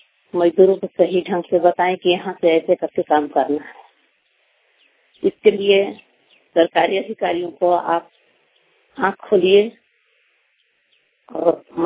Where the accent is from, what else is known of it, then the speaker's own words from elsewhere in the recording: Jharkhand, India; ग्राम post panchayat हासनदार, थाना मेराल, जिला गढ़वा के रहने वाली हूँ।